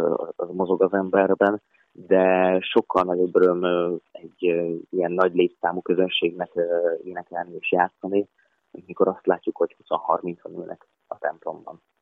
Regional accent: Szabolcs-Szatmár-Bereg, Hungary; most Szabolcs-Szatmár-Bereg megyébe, az én szülőföldemre megyünk

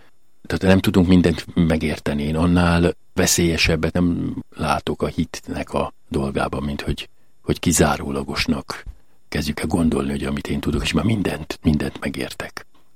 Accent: Transdanubia, Hungary; now in Nyíregyháza, Hungary; És akkor kaptam én, bár dunántúli vagyok, egy nyíregyházi kiküldetést, és a püspök akkor azt kérte, hogy nyíregyházára menjek, és én 80 óta dolgozom és szolgálok Nyíregyházán

